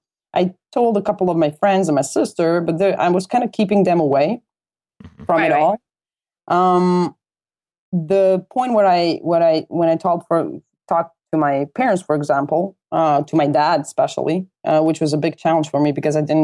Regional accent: Croatia; because I was just, you know, I was from Croatia, and I, most of the times I had feeling that I'm on my own

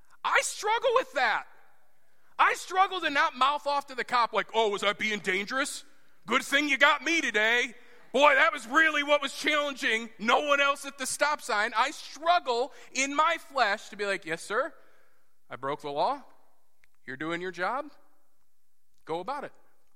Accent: United States; I'm an American. I go where I want. I do what I want.

